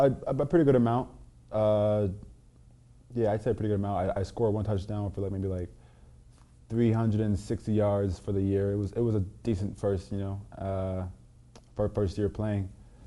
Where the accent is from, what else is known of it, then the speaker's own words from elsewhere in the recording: Cedar Grove, New Jersey, United States; So I was born in Jersey. A big town actually called Jersey City was where I was born. I grew up in a small town called Cedar Grove in New Jersey. Small town, not really, not much going on, but we took pride in, you know, where we grew up.